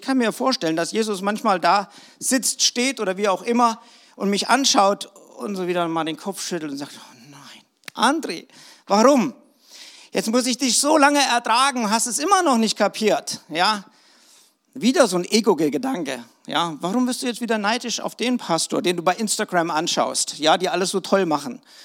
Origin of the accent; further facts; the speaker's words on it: West Germany, Germany; Na, jetzt bin ich ein Wossi, aber ich komme aus dem Westen eigentlich. So, ich habe nicht so eine DDR-Vergangenheit